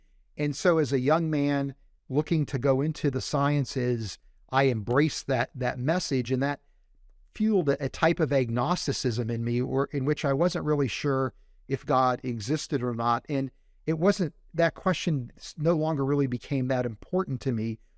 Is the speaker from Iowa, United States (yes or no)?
no; West Virginia, United States; You know, I grew up in West Virginia, and at that time, was not a mosque that we could have any kind of access to.